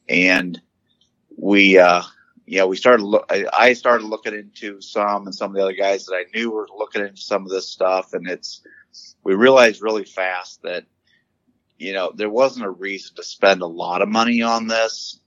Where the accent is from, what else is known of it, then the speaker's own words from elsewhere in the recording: Gibson City, Illinois, United States; Yeah, so I'm from the Gibson City, Illinois area. We're north of Champaign, east of Bloomington.